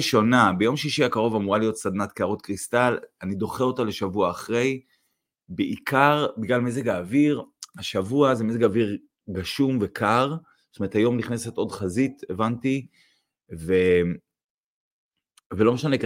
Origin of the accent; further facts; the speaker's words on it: Northern District, Israel; אנחנו באים מהצפון